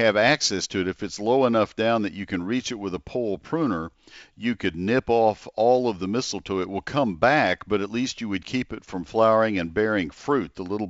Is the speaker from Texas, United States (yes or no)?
yes; College Station, Texas, United States; I grew up in College Station, Texas, and had a nursery when I was in high school, and paid for my college education out of the proceeds from that.